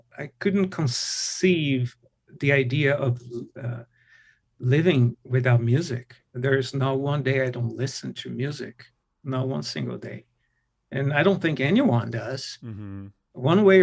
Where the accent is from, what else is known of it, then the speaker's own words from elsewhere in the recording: West Coast, United States; I want to have to say West, because I'm from the West Coast.